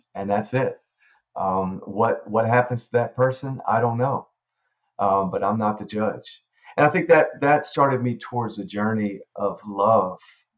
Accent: Alabama, United States; I grew up in North Alabama in the Church of Christ, actually.

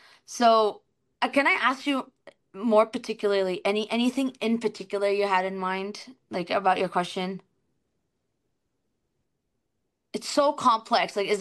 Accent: United States; I'm like, yeah, I'm an American.

